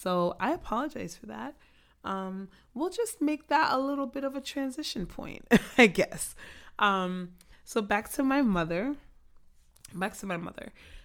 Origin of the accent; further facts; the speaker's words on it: Inglewood, California, United States; So I grew up in Inglewood, y'all. Inglewood. In fact, I grew up on North Inglewood Avenue.